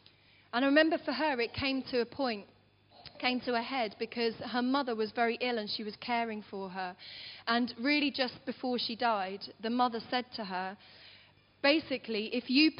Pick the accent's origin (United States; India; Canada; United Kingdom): United Kingdom; London; You know, maybe it's because I'm a Londoner and all of that. And we've got a strong sense sometimes of where we live being who we are.